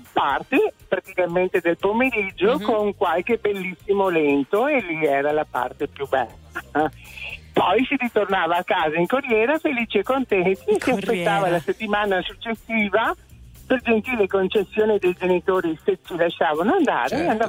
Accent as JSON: {"language": "Italian", "town": "Padua", "region": "Veneto", "country": "Italy", "said": "dalla provincia di Venezia, ma in realtà io sono padovana."}